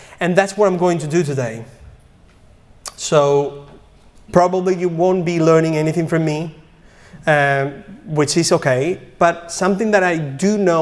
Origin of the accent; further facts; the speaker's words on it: Spain; English is a second language; moved away; I'm originally from Spain, and I came here 10 years ago now. I've been an atheist almost my entire life, so I've been a Christian for 9 years now